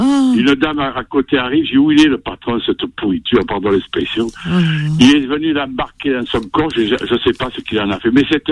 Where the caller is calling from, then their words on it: Occitanie, France; 13. 71. 48, chez moi à Lozère.